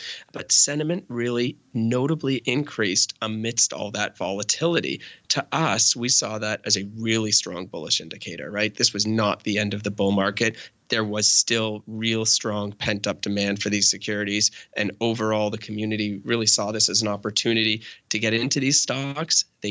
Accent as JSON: {"language": "English", "country": "Canada", "said": "Well, we have a pretty good trading relationship with steel. I'm Canadian, of course, right?"}